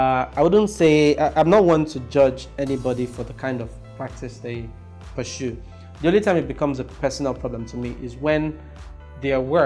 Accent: Nigeria; As a Nigerian, that's it.

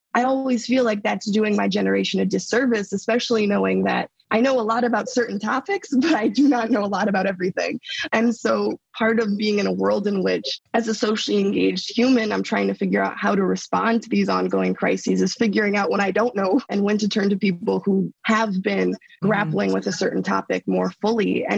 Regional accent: Minnesota, United States; also born or lived in California, United States; And so I think I've been more well-versed being growing up in Minnesota and then California in what it means to traverse the world as a young Black girl.

